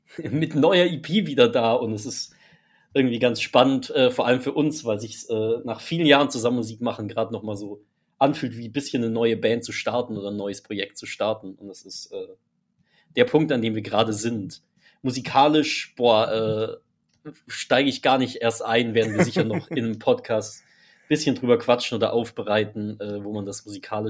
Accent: Freiburg, Baden-Württemberg, Germany; Wir kommen ursprünglich aus Freiburg.

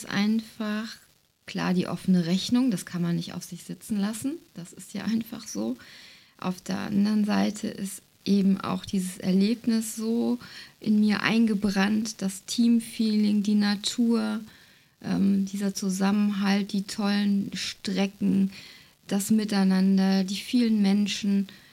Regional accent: North Rhine-Westphalia, Germany; wir kommen so aus der Jülicher Börde, das liegt zwischen Aachen und Düren, wem das so sagt. Hier ist viel flaches Ackerland, Tagebau.

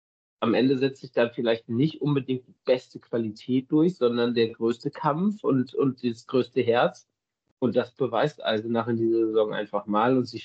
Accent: North Rhine-Westphalia, Germany; born or raised there

